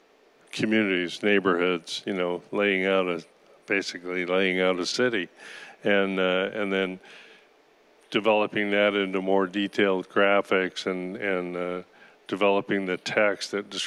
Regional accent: United States; I'm an American. Aren't all Americans Christians?

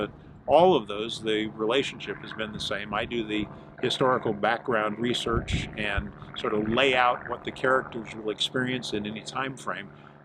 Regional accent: Bakersfield, California, United States; Growing up in the Central Valley in California, this is always the end of the rainbow for somebody from Bakersfield like us.

